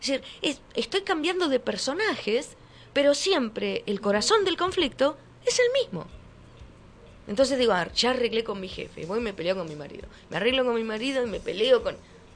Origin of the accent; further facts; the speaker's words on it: Argentina; Sigo siendo argentina, después de todo.